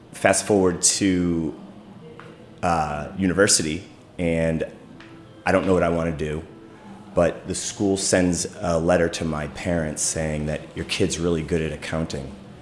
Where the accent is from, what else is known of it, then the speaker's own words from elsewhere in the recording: Boston, Massachusetts, United States; moved away as an adult; now in Washington, United States; So I started out as, I came to DC from Boston.